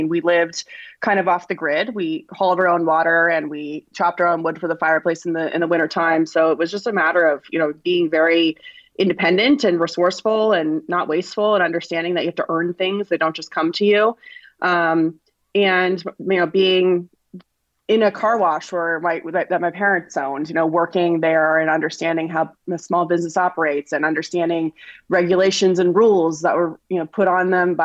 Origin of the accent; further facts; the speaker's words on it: Flagstaff, Arizona, United States; I grew up in Flagstaff, Arizona. My parents lived on 5 acres of property outside of town